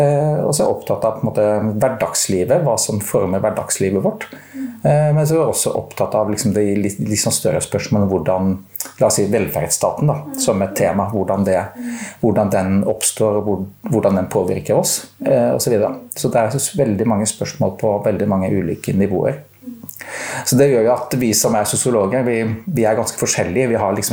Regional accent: Stavanger, Rogaland, Norway; born there; now in Trondheim, Norway; Jeg er født i Stavanger i 1967, så det begynner å bli ganske mange år siden. Og så har jeg vært i Trondheim ganske lenge

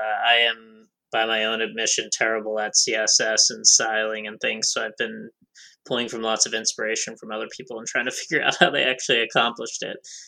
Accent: New Jersey, United States; I think I'm from New Jersey, you're from Philadelphia, which is, you know, basically South Jersey and Philadelphia are the same thing.

